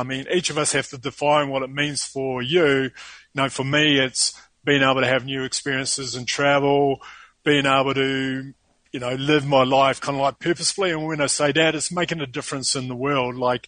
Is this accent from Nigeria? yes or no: no; New Zealand; accent: New Zealand; now in Sao Paulo, Brazil; it is definitely not a Latino accent here. It's actually a New Zealand accent.